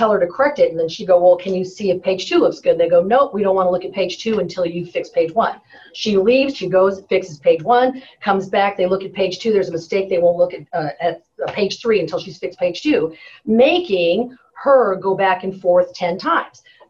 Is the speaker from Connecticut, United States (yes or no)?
no; Louisiana, United States; born there; I was born outside of New Orleans.